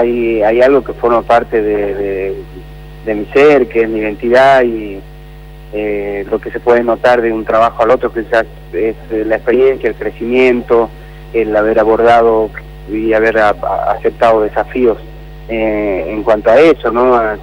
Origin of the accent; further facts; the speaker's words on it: Neuquén, Argentina; Mi infancia transcurrió un poco en Neuquén, que mi viejo se había ido a trabajar allá. Todos del Chaco salteño, todos de Salta, mi familia, tanto materna como paterna.